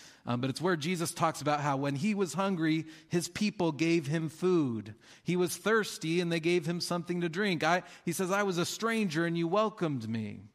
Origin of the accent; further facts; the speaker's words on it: Utah, United States; I grew up in Utah